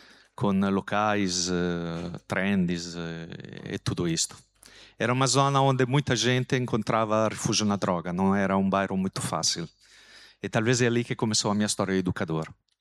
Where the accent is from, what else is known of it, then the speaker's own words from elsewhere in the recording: Milan, Lombardy, Italy; Portuguese is a second language; moved away as an adult; now in Lisbon, Portugal; Sou italiano de Milão e fiz Lisboa a minha casa.